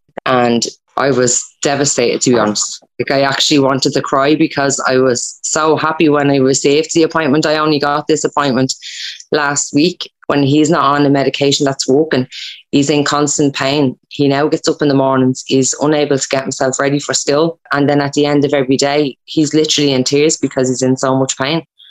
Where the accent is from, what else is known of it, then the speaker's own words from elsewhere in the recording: Dublin, Leinster, Ireland; I'm from Ballyferma in Dublin.